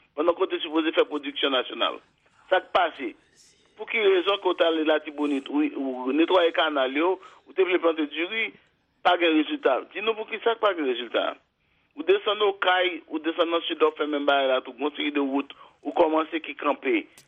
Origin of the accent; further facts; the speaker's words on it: Haiti; Mais moi-même ça m'a retenu et en tant qu'haïtien, en tant que monde qui fait analyse politique